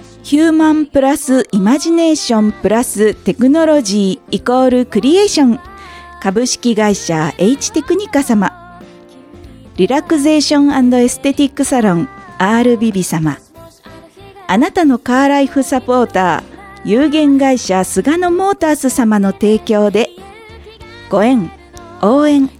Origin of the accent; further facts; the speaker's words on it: Chiba, Japan; 千葉県生まれ千葉県育ちの私がいろんな切り口から紹介していきます。